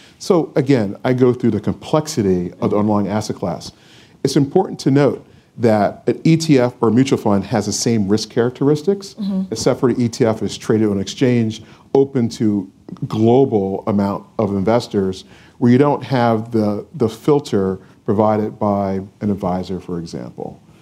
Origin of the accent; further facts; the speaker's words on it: Philadelphia, Pennsylvania, United States; I'm from Philadelphia